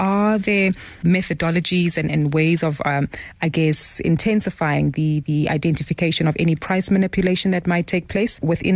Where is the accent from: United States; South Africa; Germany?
South Africa; but also for us as South African consumers